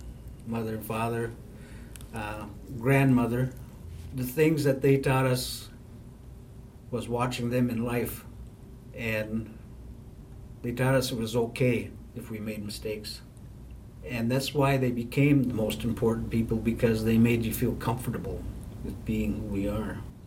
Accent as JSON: {"language": "English", "town": "St. Paul", "region": "Minnesota", "country": "United States", "tie": "born there", "said": "I'm originally from White Earth. My family is. I was born in St. Paul, and I've lived all over the country, and I grew up all over the country, and I'm still growing."}